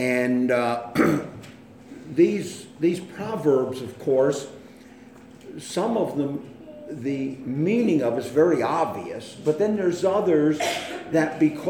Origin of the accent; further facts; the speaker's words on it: Pennsylvania, United States; a common saying growing up in Pennsylvania Dutch country